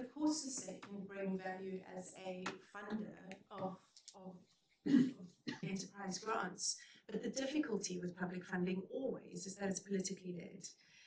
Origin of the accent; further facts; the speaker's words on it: South Africa; I mean, I'm South African